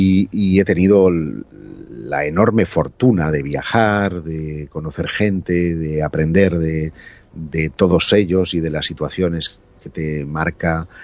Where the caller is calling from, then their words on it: Sant Quirze del Vallès, Catalonia, Spain; also born or lived in Terrassa; En Barcelona estoy, nací en Terrassa, pero te hablo desde Sant Quirze del Vallès, que es una población relativamente pequeña, muy bien situada